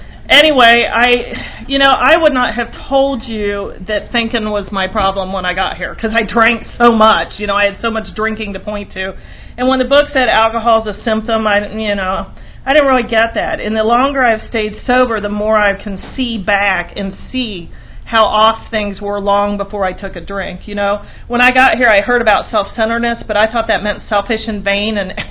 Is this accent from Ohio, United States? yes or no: yes; Oxford, Ohio, United States; I grew up in Oxford, Ohio.